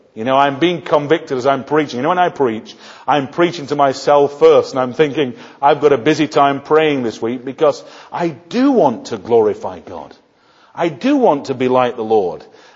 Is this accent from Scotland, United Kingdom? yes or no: no; Yorkshire and the Humber, United Kingdom; I'm from Yorkshire.